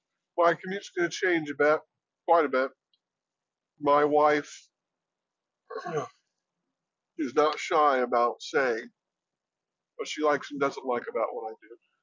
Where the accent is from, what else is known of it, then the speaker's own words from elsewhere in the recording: New Mexico, United States; you can say, I'm from New Mexico.